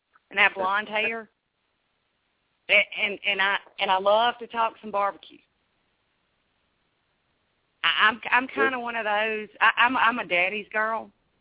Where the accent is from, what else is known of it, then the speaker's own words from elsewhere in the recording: Natchez, Mississippi, United States; I was actually born and raised in Natchez